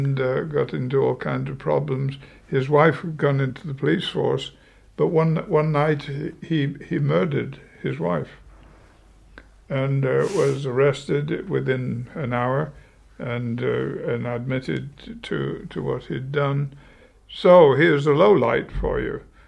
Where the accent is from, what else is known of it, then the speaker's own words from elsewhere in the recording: United Kingdom; now in United States; being a Brit myself